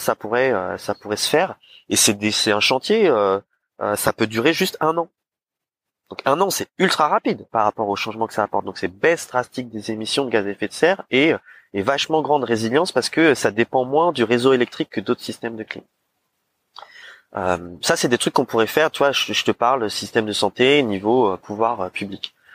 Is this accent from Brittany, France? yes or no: no; Paris, Île-de-France, France; non pas en tant qu'élu, mais en tant que Parisien